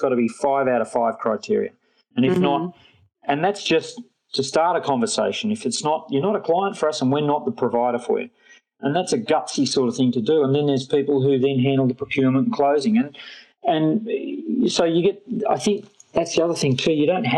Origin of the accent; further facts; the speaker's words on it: Australia; now in United Kingdom; I'm an Aussie, but I live in the UK